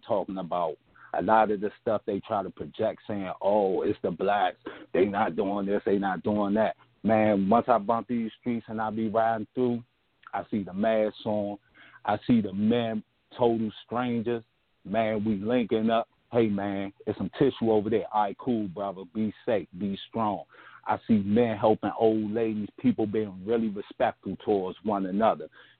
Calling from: Washington, District of Columbia, United States; my team from the real D.C.

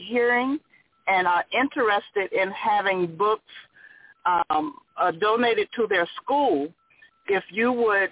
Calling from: Memphis, Tennessee, United States; I'm calling from Memphis, Tennessee.

